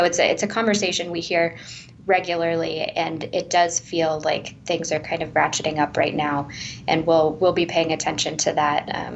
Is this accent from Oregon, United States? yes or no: no; Lawrence, Kansas, United States; So I was born and raised in Lawrence, graduated from the University of Kansas. My first job out of school was in Kansas City.